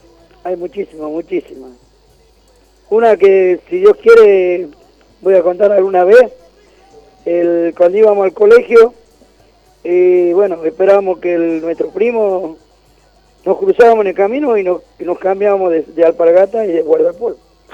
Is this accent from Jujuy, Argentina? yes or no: yes; La Quiaca, Jujuy, Argentina; also born or lived in Higuera; yo nací en Higuera, a 20 kilómetros de Villazón, y me crié en La Quiaca cuando era niño, allá